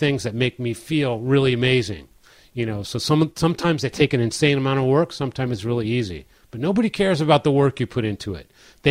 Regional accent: Baltimore, Maryland, United States; I'm playing my hometown, Baltimore, Maryland.

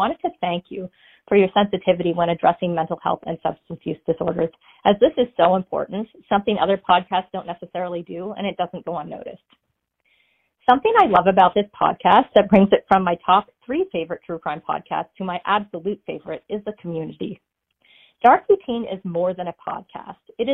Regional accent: Nova Scotia, Canada; now in United States; calling from Southern Maine, but originally from Nova Scotia. And yes … I am from Canada.

